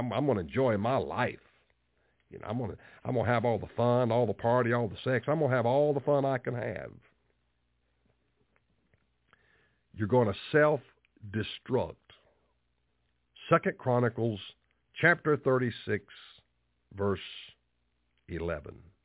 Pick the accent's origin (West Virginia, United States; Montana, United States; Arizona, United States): West Virginia, United States; We come from two different parts of the country. She's from California. I'm from West Virginia. Our philosophy is different.